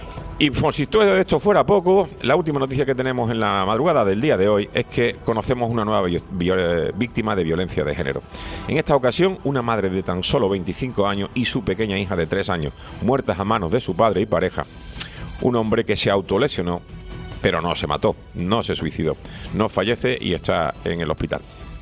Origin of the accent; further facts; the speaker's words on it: Spain; Al final, somos los españoles los que vamos a tener que pagar la deuda.